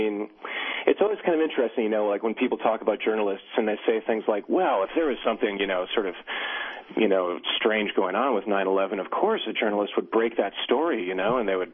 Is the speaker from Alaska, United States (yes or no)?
no; Wisconsin, United States; except for good old Russ Feingold from my home state of Wisconsin